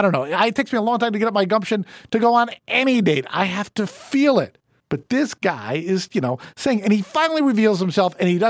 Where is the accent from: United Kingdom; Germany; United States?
United States; East Coast; it doesn't rain much in Southern California, but I grew up on the East Coast.